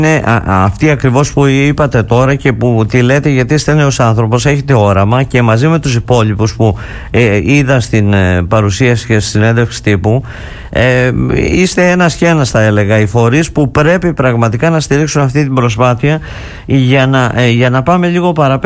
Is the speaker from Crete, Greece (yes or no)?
yes; Crete, Greece; Κρήτη, το νησί μου, είναι ωραίο.